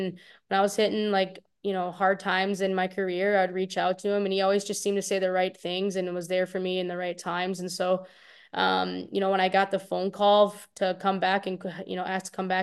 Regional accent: Wisconsin, United States; So I grew up in Wisconsin and I go to Shattuck

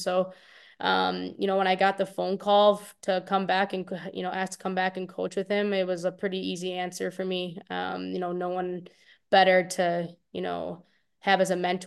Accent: Wisconsin, United States; So I grew up in Wisconsin, and I go to Shattuck

